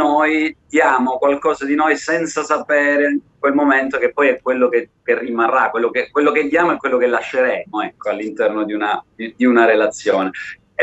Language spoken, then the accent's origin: Italian; Naples, Campania, Italy; born there; now in Rome, Italy; Sono a Roma, sono a Napoli, abito a Roma, però come dici tu è vero che sono nato a Napoli e ci vado pure spesso, però attualmente mi trovo a Roma.